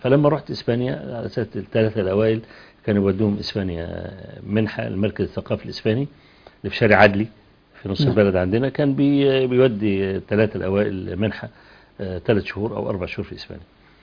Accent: Egypt; ان انا من مصر

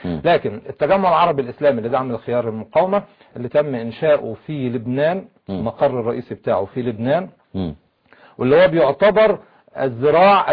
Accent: Egypt

